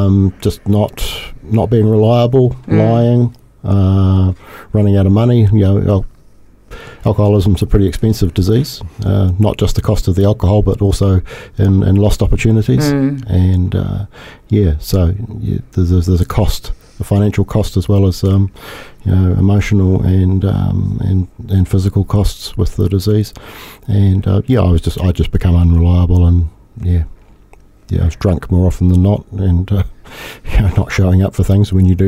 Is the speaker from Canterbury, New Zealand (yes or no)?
yes; Christchurch, Canterbury, New Zealand; also born or lived in Dunedin; And I'm a New Zealander, Kiwi New Zealander. I've born in Dunedin, but I spent pretty much all my life in Christchurch.